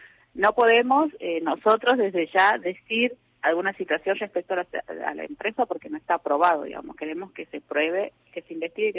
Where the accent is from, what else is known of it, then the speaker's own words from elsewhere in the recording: Tucumán, Argentina; yo soy tucumana.